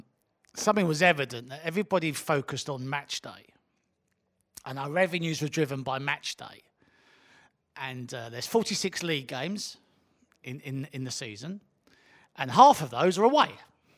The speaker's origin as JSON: {"language": "English", "town": "Bromley", "region": "London", "country": "United Kingdom", "tie": "born or raised there", "said": "I was born in Bromley. I grew up in Bromley."}